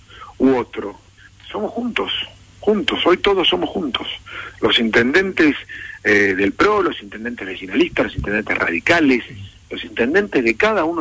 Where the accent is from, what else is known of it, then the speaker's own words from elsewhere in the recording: Argentina; los problemas que tenemos que resolver como argentinos